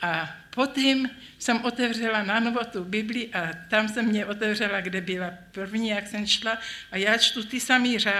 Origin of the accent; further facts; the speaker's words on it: Volyn Oblast, Ukraine; jsem volínská Češka a dostala jsem se do vlasti